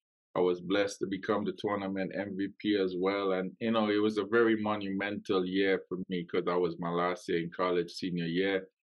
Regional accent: Trinidad & Tobago; So I was born in Trinidad and Tobago.

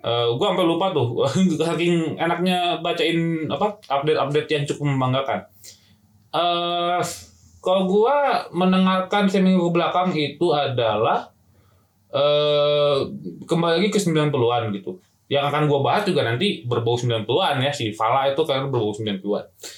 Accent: West Java, Indonesia; Apalagi saya orang Sunda gitu ya.

